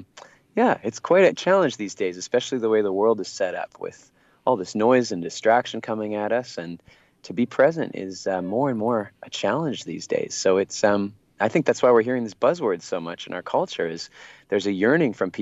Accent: Canada; and I'm from Canada, and in Canada, we have to take French class

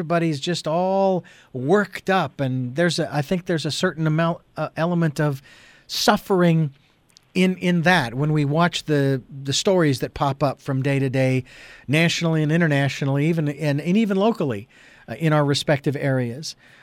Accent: Phoenix, Arizona, United States; moved away as an adult; And you are located in, oh my gosh, my hometown of Phoenix, Arizona.

